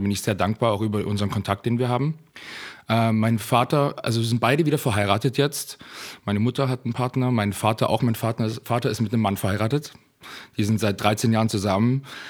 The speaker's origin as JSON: {"language": "German", "region": "Rhineland-Palatinate", "country": "Germany", "said": "Da komme ich ja ursprünglich aus der Gegend auch her, haben wir was gemeinsam."}